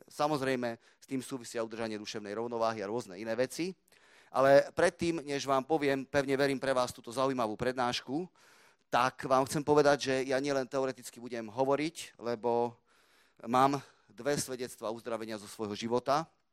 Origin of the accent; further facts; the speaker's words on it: Košice, Košice Region, Slovakia; ja som rodený Košičan. Čiže tu som doma.